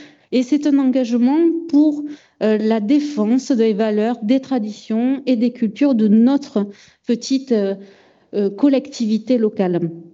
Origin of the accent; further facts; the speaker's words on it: Casteljaloux, Nouvelle-Aquitaine, France; je suis native de Casteljaloux